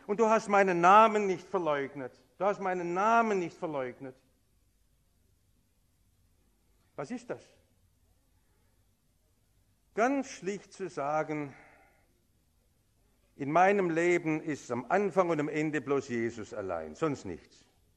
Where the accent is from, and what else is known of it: Germany